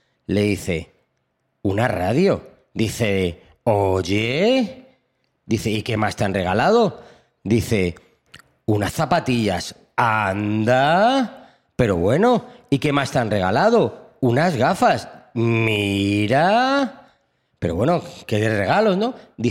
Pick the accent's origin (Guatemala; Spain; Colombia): Spain; bonitos somos los españoles